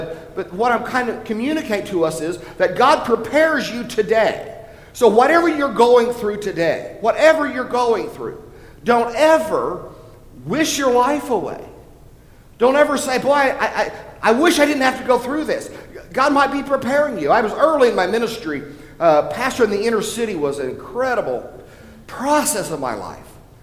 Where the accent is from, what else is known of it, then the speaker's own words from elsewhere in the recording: Franklin, United States; I was raised in a black neighborhood over on Pratt Street here in Franklin. I was a brat from Pratt. We were the only white people on the block.